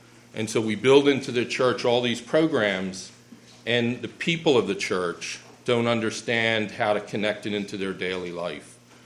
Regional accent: Philadelphia, Pennsylvania, United States; growing up in Philadelphia and trying to ask, well, how does mercy ministry apply to living in Philadelphia?

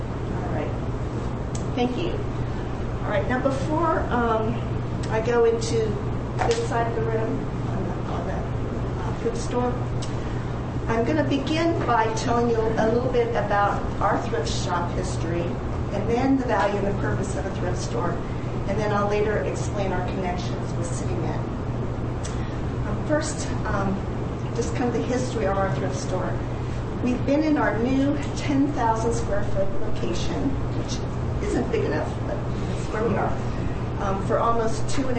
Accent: Colorado, United States; Anyway, I was born and raised in Colorado

